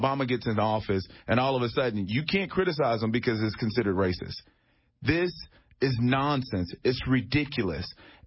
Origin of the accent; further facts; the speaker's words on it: Chicago, Illinois, United States; For example, Chicago. I'm from Chicago, from the South Side.